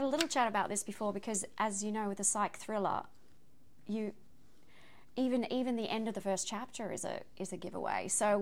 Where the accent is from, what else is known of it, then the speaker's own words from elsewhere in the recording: Australia; Mine isn't in Australia, but, you know, we're all Australian women, the three of us.